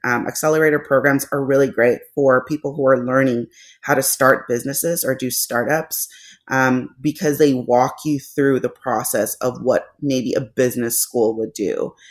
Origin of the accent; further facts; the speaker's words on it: Los Angeles, California, United States; now in St. Louis, United States; We're transplants to St. Louis. We're from Los Angeles.